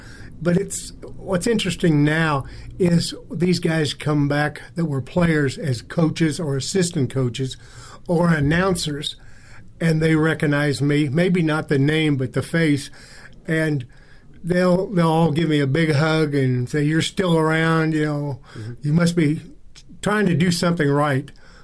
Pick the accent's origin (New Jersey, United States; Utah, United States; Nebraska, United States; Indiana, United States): Indiana, United States; Indianapolis; Well, I grew up here in Indianapolis. I went to Cecina High School, and then I was working for Allstate Insurance Company